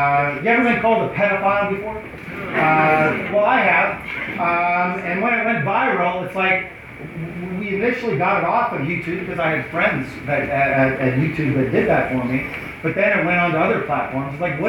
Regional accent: Montana, United States; I am from Montana.

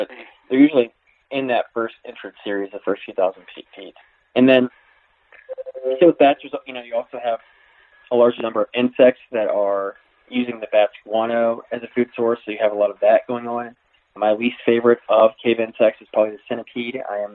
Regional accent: South Dakota, United States; And then Jewel Cave, which is, you know, kind of my hometown cave here in the Black Hills.

